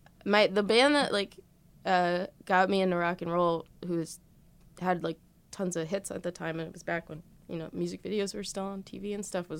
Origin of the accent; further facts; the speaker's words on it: Elizabeth, New Jersey, United States; So I grew up in Elizabeth, which is like